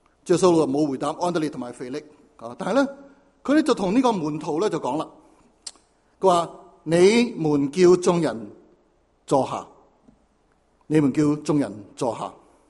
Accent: China; now in Los Angeles, United States; 我们中国人呢吃饭呢是有张台，多数是圆台的，我们中国人喜欢圆台，那就坐低一起吃饭。那就北美居住的人呢，好像我们在美国在洛杉矶住

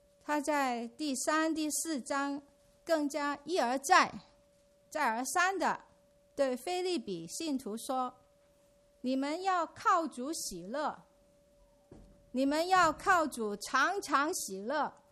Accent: Hong Kong; now in Canada; 27年前呢，我是从香港来到 Regent College 读神学。毕业之后呢，我就留校

